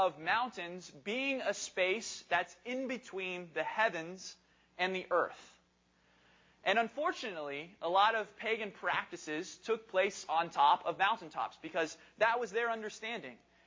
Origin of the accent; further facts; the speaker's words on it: Knoxville, Tennessee, United States; also born or lived in Bowling Green, Kentucky; now in New Jersey, United States; I grew up in Knoxville, Tennessee, spent some time up in Bowling Green, Kentucky.